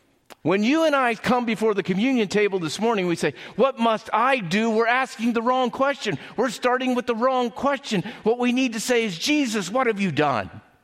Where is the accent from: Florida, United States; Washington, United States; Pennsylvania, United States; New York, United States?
Pennsylvania, United States; I'm from South Central Pennsylvania. We don't say, that was really good. We say, that was not bad.